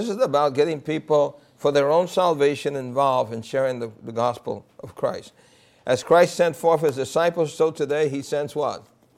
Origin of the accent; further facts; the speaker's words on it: New York City, New York, United States; I grew up in New York City. Uh-huh. And there was a little boy. I spoke some Spanish, you understand? Uh-huh. I came to New York City when I was 6 years old. Uh-huh. So basically, I grew up speaking English.